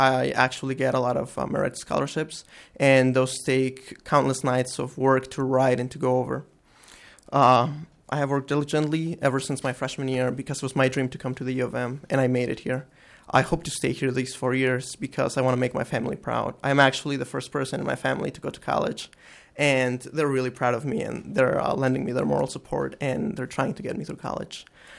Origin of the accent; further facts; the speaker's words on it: Mexico; now in United States; I am originally from Mexico, and my family arrived here 8 years ago.